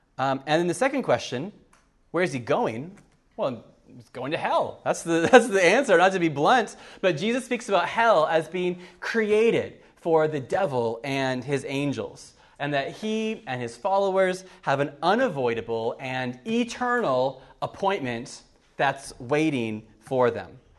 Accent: United States; moved away as an adult; now in Cork, Ireland; as you can guess from my accent, I'm not from Cork. I grew up for the first 19 years of my life in the U.S.

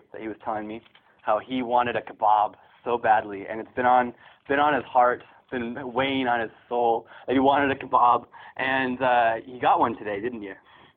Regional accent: California, United States; I grew up in California, right next to the Mexican border

